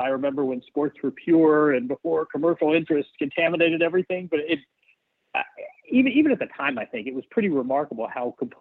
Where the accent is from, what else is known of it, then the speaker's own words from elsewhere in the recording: Bloomington, Indiana, United States; So I grew up in Bloomington, Indiana.